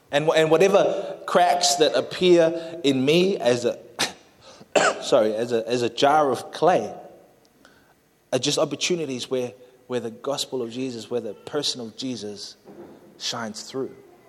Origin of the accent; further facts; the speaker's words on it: Australia; also born or lived in New Zealand; growing up in Australia. And so I was like all these different worlds that were happening in my life.